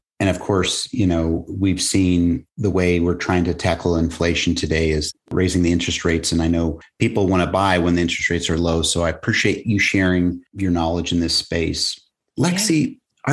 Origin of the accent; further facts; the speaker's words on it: Kansas City, United States; But what's really cool is I get to come back to my hometown virtually right in Kansas City.